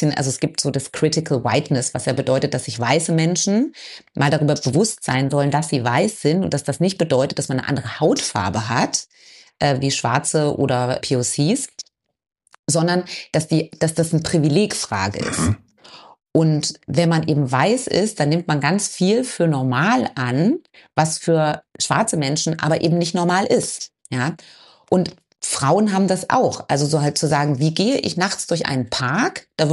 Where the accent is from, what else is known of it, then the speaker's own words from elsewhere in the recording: eastern Germany, Germany; Aha, ich bin ja Ossi.